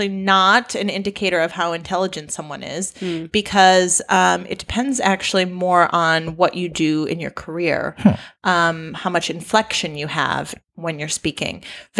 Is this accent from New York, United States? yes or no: no; Wisconsin, United States; accent: Wisconsin; I'm from Wisconsin, and the accent there sounds really unintelligent.